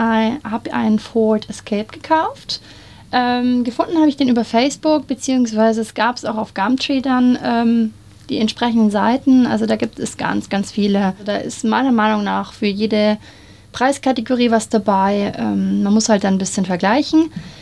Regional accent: Munich, Bavaria, Germany; now in Australia; Ich bin 27 Jahre alt und komme aus München.

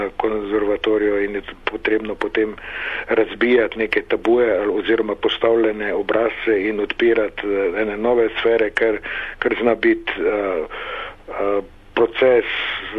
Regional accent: Maribor, Drava, Slovenia; moved away as an adult; now in Ljubljana, Slovenia; Prihajam iz Maribora, kjer sem preživel lepo otroštvo in mladost, potem sem pa po študiju v Zagrebu dobil tako rekoč takoj službo v Ljubljani na glasbeni šoli in od takrat, se pravi od leta 1989, živim v Ljubljani.

